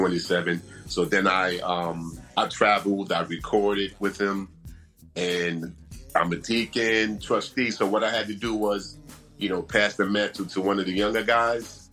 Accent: Brooklyn, New York, United States; also born or lived in Long Island; now in New Jersey, United States; Oh, I'm from Brooklyn, New York, originally. I moved out to Long Island for a little while

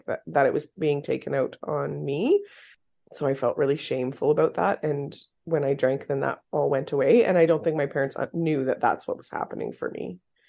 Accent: Fort McPherson, Northwest Territories, Canada; So I grew up in Fort McPherson, NWT, and there was definitely a lot of alcohol addiction in the community.

